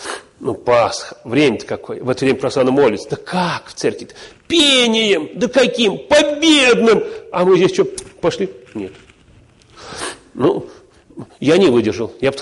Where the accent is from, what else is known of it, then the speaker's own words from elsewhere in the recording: Russia; Мы из России, мы русские. А можно ли нам?